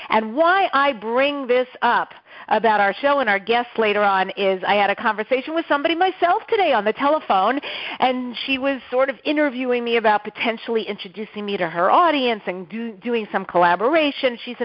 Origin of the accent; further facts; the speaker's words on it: New York, United States; accent: New York; my New York accent is so out right now